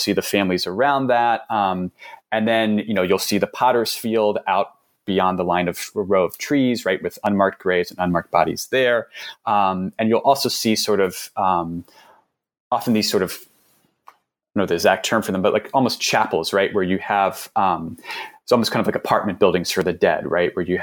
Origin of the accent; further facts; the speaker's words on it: New York City, New York, United States; So I'm from New York City